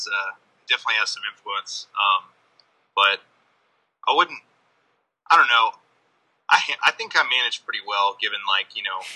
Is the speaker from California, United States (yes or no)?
yes; California, United States; now in Atlanta, United States; I'm from the East Bay Area of California.